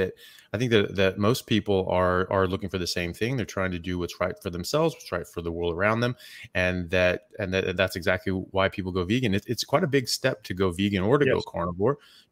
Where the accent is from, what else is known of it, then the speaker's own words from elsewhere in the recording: United States; now in Perth, Australia; So I'm an American medical doctor. I'm currently practicing in Perth, Australia, in my residency for neurosurgery